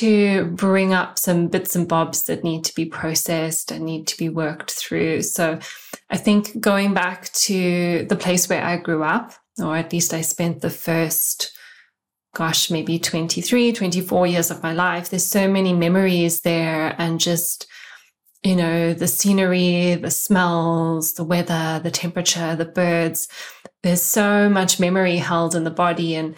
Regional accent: South Africa; headed off to South Africa for 3 weeks for a wonderful holiday in the South African sun, just in my hometown, spending a lot of time with my family

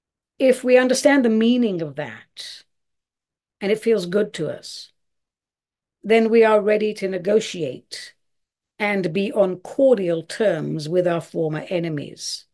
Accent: United States; My point being, I am an American. My loyalties are here.

